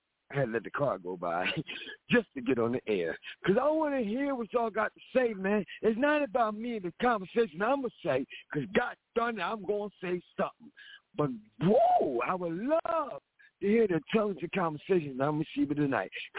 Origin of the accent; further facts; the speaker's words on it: Philadelphia, Pennsylvania, United States; I'm from Philly.